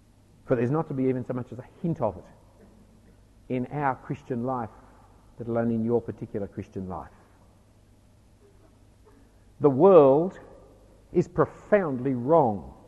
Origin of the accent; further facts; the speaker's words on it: Australia; you will scream as an Australian. Australians don't know how to be polite and pleasant about anything.